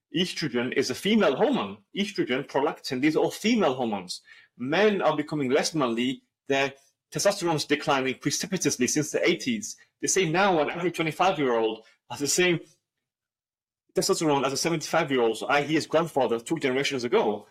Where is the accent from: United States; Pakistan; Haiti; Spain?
Pakistan; And, for example, I'm from Pakistan. I'm assuming you're from the subcontinent as well.